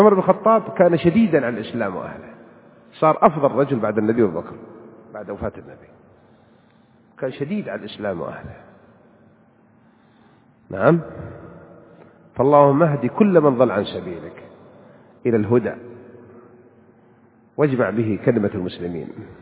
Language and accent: Arabic; Saudi Arabia; عندنا بالسعودية هنا